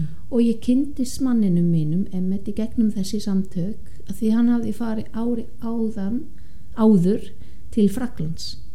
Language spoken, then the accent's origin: Icelandic; Switzerland; Icelandic is a second language; ég frá Sviss